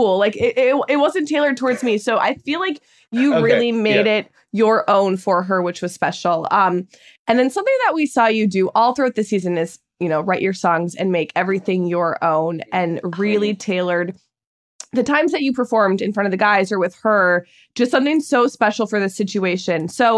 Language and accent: English; Midwest, United States; Where in Wisconsin? Because I'm from the Midwest.